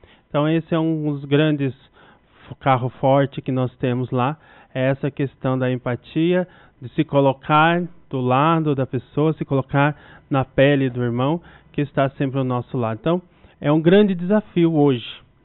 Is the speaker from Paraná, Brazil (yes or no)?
yes; Curitiba, Paraná, Brazil; also born or lived in Ivaiporã; Sou de Curitiba. Na verdade, eu nasci no norte do Paraná, numa cidade que se chama Ivaiporama, e com 2 anos fui para Curitiba. Então, quando me apresento, falo que eu sou de Curitiba.